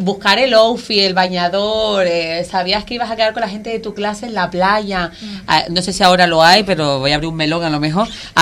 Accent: Canary Islands, Spain; feliz de estar en mi tierra, feliz de estar con mi gente

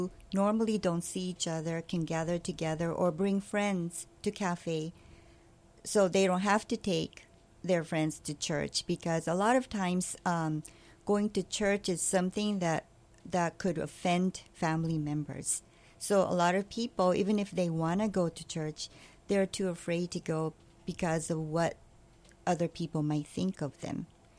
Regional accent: Nagoya, Aichi, Japan; English is a second language; I'm originally from Nagoya, Japan. It's the fourth largest city in Nagoya. But it's a very conservative city. And there are about 8 million people living in and outside of the city.

